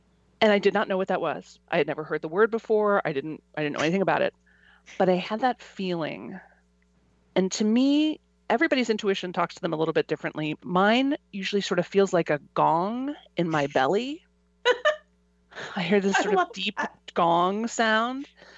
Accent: Chicago, Illinois, United States; also born or lived in Los Angeles; I grew up in Chicago. I loved living in Chicago. I then moved to, spent 15 years living in LA, and I loved living in LA.

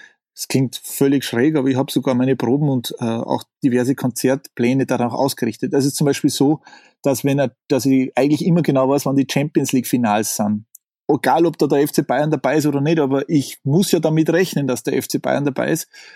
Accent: Salzburg, Austria; ich bin in Salzburg aufgewachsen, also Stadt Salzburg geboren und ein bisschen außerhalb aufgewachsen

